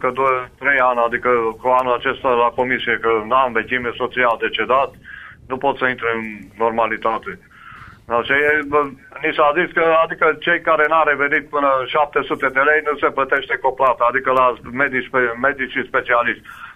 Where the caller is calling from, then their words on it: Sfântu Gheorghe, Covasna County, Romania; din Sfântul George.